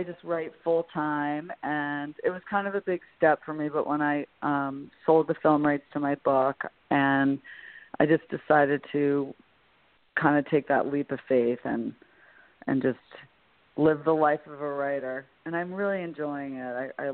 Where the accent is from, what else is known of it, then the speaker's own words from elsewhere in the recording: New York, United States; Okay, well, I was raised on Long Island by a single mom, and I have a brother